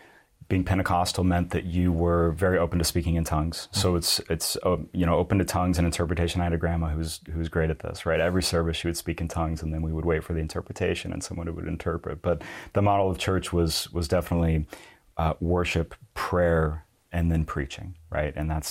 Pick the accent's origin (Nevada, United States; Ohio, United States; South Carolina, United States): Nevada, United States; Las Vegas; So that's where a lot of my upbringing came from, was in the Southwest. So I grew up in Las Vegas, Nevada